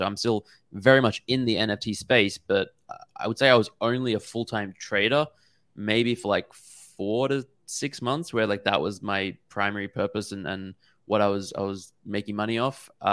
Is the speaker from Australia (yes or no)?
yes; Australia; I'm from Australia, I live in Brisbane, we'd flown down to Melbourne